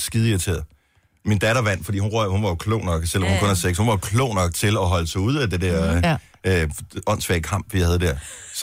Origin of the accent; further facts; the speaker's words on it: Region of Southern Denmark, Denmark; nu er jeg jo Fynbo.